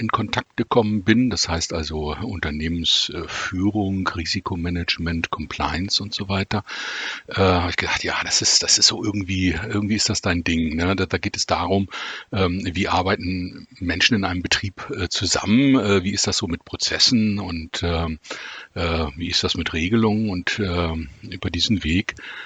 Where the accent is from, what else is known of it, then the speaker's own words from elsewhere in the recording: Wolfsburg, Lower Saxony, Germany; born there; ich bin tatsächlich in Wolfsburg geboren, obwohl meine Wurzeln, also familiären Wurzeln in Hamburg sind. Und im weiteren norddeutschen Raum.